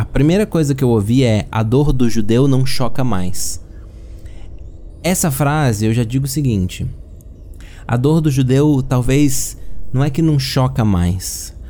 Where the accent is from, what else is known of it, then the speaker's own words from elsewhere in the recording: Brazil; E aí, ter que ouvir esse tipo de gente falando sobre isso, sendo brasileira, já me causa um asco, entendeu?